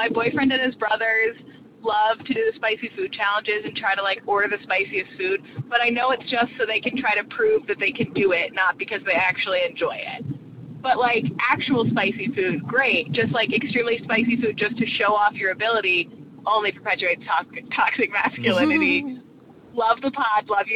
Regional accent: Pennsylvania, United States; I'm from Pennsylvania, outside of Philly. Go Birds.

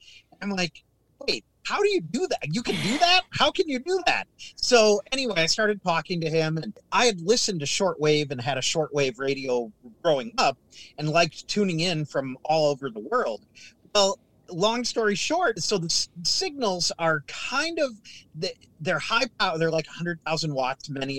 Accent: Minnesota, United States; that's when I was listening to Top 40 radio growing up in Minnesota.

